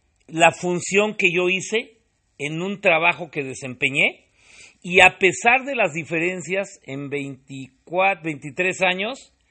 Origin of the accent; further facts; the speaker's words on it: Mexico; tengo mis derechos como mexicano